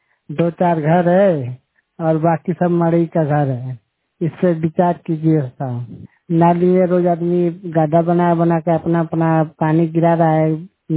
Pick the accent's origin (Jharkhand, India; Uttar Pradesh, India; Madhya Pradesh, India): Uttar Pradesh, India; जिला मऊ, उत्तर प्रदेश, फतेहपुर मंडल। मेरे गांव राजभर का बस्ती है, मुड़ा और मनियार के बाजू में।